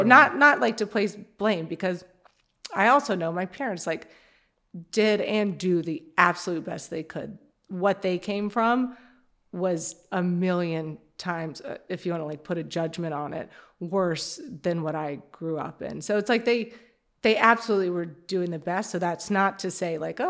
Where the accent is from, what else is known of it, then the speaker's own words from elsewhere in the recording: Birmingham, Alabama, United States; So I'm from Birmingham, Alabama.